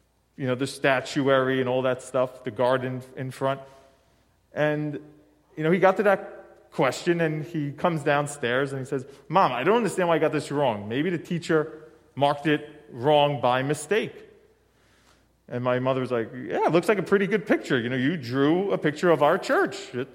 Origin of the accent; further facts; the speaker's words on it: Brooklyn, New York, United States; We grew up in Brooklyn, New York. We went to Catholic school.